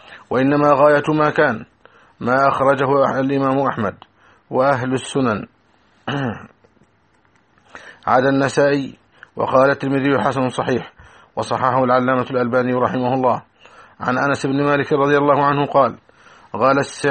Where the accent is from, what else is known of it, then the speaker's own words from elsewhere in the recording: Egypt; بلدنا مصر،